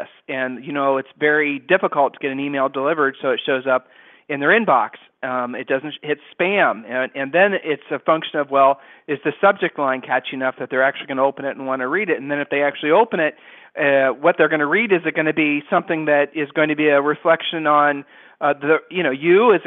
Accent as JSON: {"language": "English", "region": "Ohio", "country": "United States", "said": "We're not making fun of people in Detroit. We're from Ohio"}